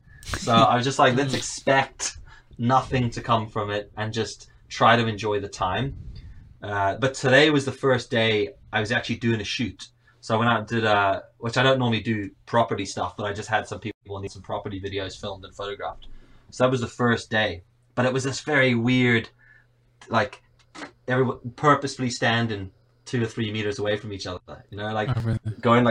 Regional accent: Johannesburg, Gauteng, South Africa; now in Northern Ireland, United Kingdom; I'm from Cape Town. Well, I say Cape Town because I'm actually from Johannesburg, but Cape Town sounds cooler. So I just say Cape Town. Joburg's a bit of a shithole. So I'm just like, yeah, I'm from Cape Town. But I live in Northern Ireland, and I've lived here for like almost 20

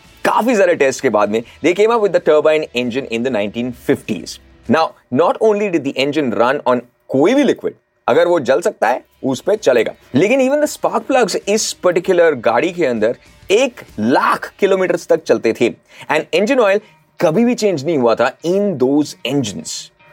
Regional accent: Delhi, India; क्योंकि बॉस मैं दिल्ली से हूँ

